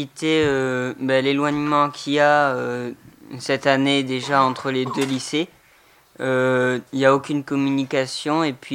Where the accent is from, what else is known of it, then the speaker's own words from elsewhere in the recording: Nouvelle-Aquitaine, France; Moi, je viens du Lot-et-Garonne, d'un petit endroit appelé Almance-du-Drôt. C'est très perdu.